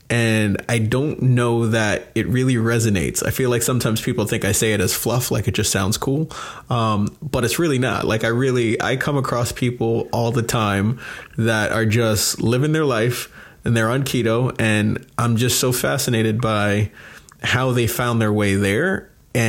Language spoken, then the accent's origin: English; New York, United States; also born or lived in Florida; I mean, I feel like it's, you know, I lived in Florida for quite some bit. I'm originally from New York